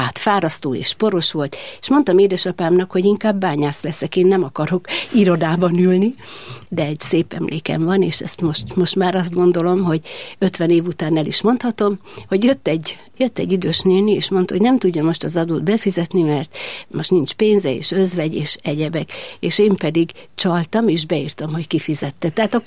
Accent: Nagyhalász, Szabolcs-Szatmár-Bereg, Hungary; born there; Én Nagyhalászban születtem, Nyíregyháza mellett, ez egy csodálatosan kedves, szép falu, a Tiszához rendkívül közel van, és ez meg is határozta a gyermekkorom. Az édesapám a faluban, a földműves, nem a TSZ, a földműves szövetkezetnek egyik vezetője volt, édesanyám pedig varrónő.

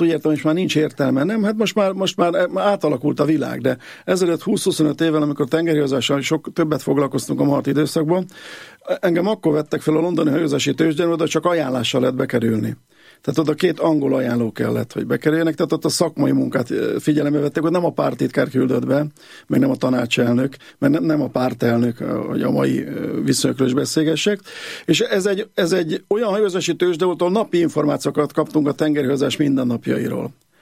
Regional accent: Hungary; először is magyarként büszke vagyok rá, egy magyar embert, egy öt világrészes szervezet első alelnöke választott

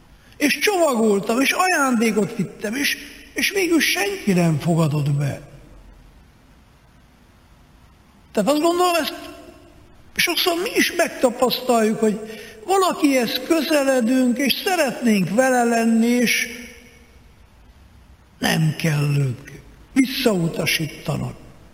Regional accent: Miercurea Ciuc, Harghita, Romania; Hát olyan, mintha nekem mostan haza kéne menjek Csíkszeredába, mert népszámlálás, ott akarnak engem jól megszámolni.

